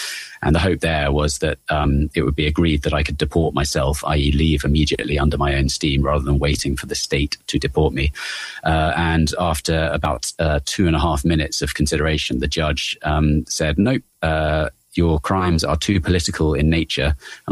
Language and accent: English; United Kingdom; being very British and embarrassed to cry